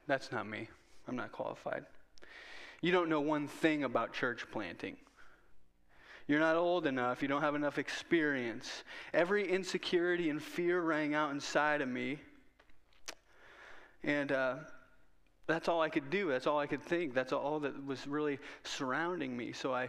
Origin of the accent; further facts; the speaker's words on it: Whiting, Iowa, United States; And believe it or not, I'm from Whiting. Whiting supports CEM.